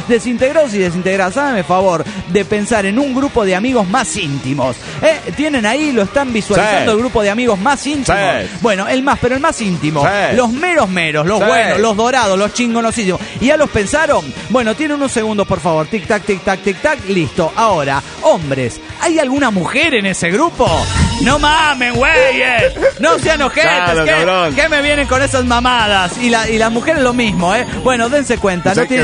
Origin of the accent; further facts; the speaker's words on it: Cochabamba, Bolivia; de Cochabamba, Bolivia.